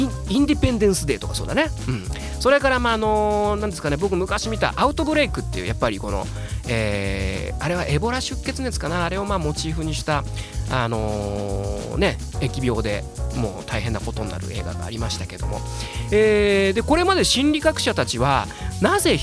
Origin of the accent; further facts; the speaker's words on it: Fukuoka, Japan; 地元が九州福岡ですので、ちょうどね福岡の僕が大学時代に過ごしてた町なんかはね、冠水しておりまして、